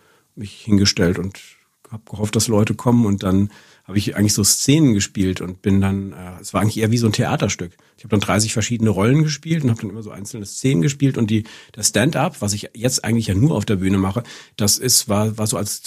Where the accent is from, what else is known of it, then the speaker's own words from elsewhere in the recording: Rüsselsheim, Hesse, Germany; also ich bin aufgewachsen in Rüsselsheim, also alles Rhein-Main-Gebiet zwischen Frankfurt und Mainz